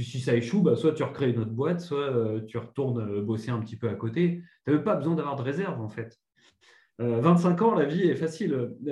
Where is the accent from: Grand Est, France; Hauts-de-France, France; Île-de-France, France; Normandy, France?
Île-de-France, France; moi j'ai grandi donc dans le 93, dans un quartier plutôt sympa.